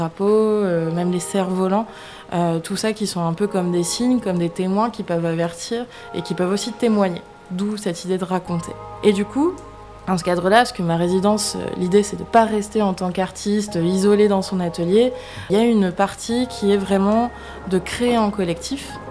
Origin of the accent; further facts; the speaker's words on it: Hauts-de-France, France; moved away; Donc je ne suis pas originaire d'ici à la base. Moi, à la base, je viens des Hauts-de-France. Donc j'ai découvert le littoral atlantique durant mon installation il y a 5 ans.